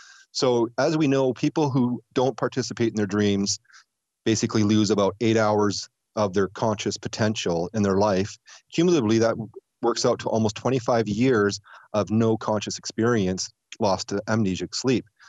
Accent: Canada; I'm not American, I'm Canadian

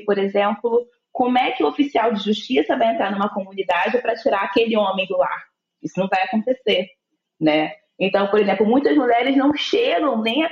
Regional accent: Rio de Janeiro, Brazil; Eu estava aqui refletindo porque eu sou do Rio.

